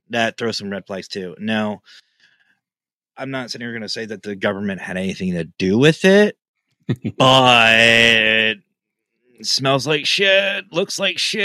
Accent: Pennsylvania, United States; And I'm from the country. I'm from Pennsylvania, middle of nowhere.

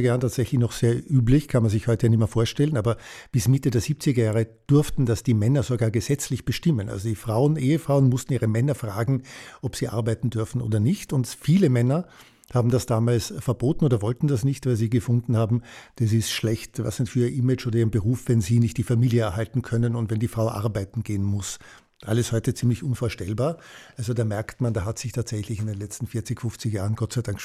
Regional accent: Tyrol, Austria; Meine Kindheit in Tirol war insofern ein bisschen untypisch

